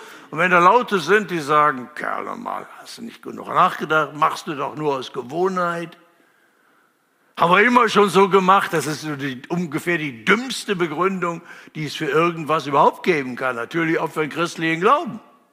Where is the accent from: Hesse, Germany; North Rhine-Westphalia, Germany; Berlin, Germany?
Hesse, Germany; Kassel; da wo ich herkomme aus Kassel.